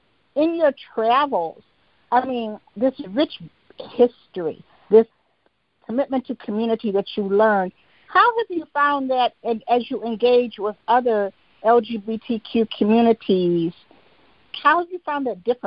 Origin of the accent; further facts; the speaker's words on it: Detroit, Michigan, United States; born there; I was born in Detroit. My mother was born in Detroit.